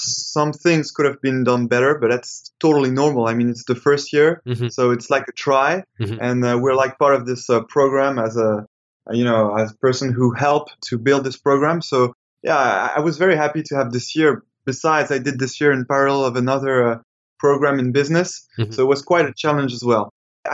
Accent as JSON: {"language": "English", "town": "Paris", "region": "Île-de-France", "country": "France", "tie": "born or raised there", "said": "I was born in Paris. I was raised in Paris as well. So I've been living nearly all my life in Paris."}